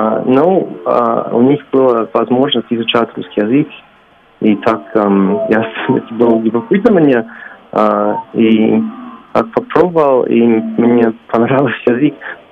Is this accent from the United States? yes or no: yes; Ohio, United States; born there; Russian is a second language; Я родился в Огайо в Америке, и это, ну, это в середине в Америке.